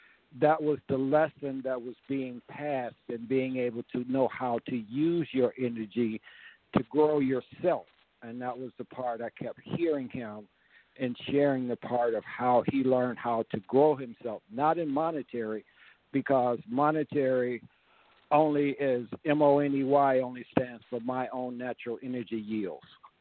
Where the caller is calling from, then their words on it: Georgia, United States; I'm calling you from Georgia.